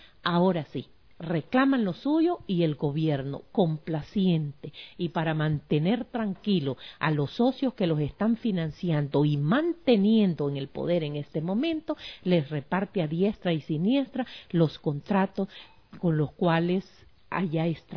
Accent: Honduras; no solamente ante nosotros como hondureños

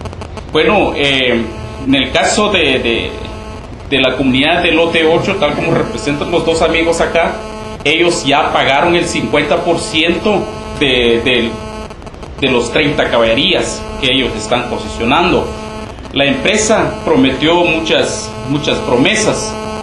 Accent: El Estor, Izabal, Guatemala; Es muy triste ver la historia de nuestro municipio del Estor.

